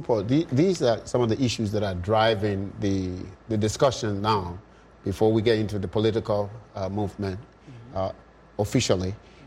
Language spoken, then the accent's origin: English; Liberia; as a young man growing up in Liberia